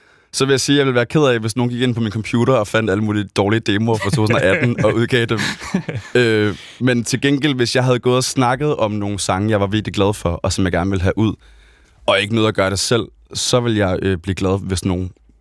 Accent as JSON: {"language": "Danish", "town": "Odense", "region": "Region of Southern Denmark", "country": "Denmark", "tie": "born or raised there", "said": "mødtes vi derhjemme i Odense, i mit barndomshjem"}